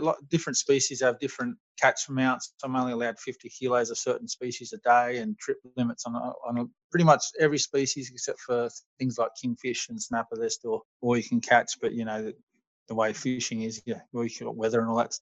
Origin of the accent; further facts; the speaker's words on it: Sydney, New South Wales, Australia; Sydney, I grew up in Sydney. Dad fished in Sydney all his life, so I was second generation.